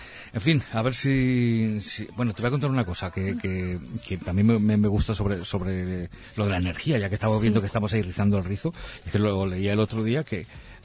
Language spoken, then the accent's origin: Spanish; Spain; Sí, aquí somos españoles.